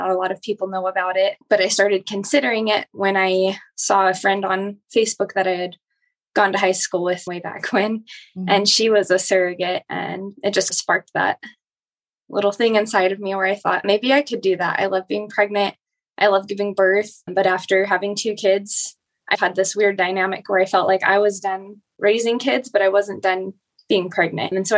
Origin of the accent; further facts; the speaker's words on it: Hillsboro, Oregon, United States; moved away as an adult; now in St. George, United States; I grew up in Hillsboro, Oregon. I moved to Southern Utah in St. George after high school. I've been here about 13 years now, I think.